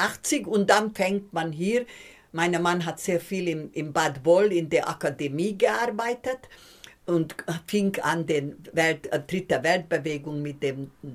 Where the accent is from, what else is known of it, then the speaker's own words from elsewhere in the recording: Hungary; German is a second language; Ich als Ungarin unter den Kommunisten könnte ich sehr gut hin und her gehen, weil ich hatte ungarischen Pass gehabt, keinen deutschen Pass.